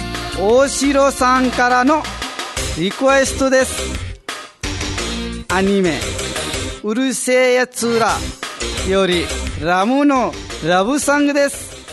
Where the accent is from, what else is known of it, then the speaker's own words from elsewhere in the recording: Nepal; Japanese is a second language; moved away as an adult; now in Japan; ネパールから参りました。25歳になりました。